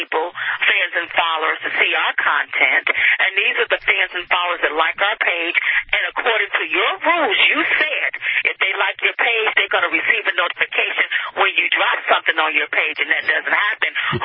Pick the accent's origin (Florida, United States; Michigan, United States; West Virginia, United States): Michigan, United States; Detroit; also born or lived in North Carolina; We grew up half in Detroit and then in North Carolina.